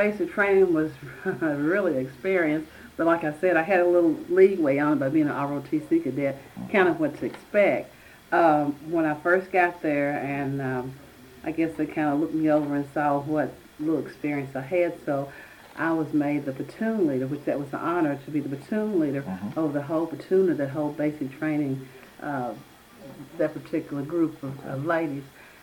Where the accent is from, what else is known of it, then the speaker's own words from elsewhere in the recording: Lexington, Kentucky, United States; I'm a native of Lexington, Kentucky.